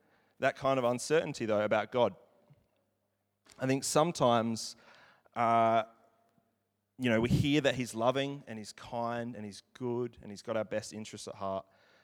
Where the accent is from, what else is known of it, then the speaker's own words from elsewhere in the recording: Tasmania, Australia; born there; I was born in, I would say, a wild part of Australia. I was born in Tasmania.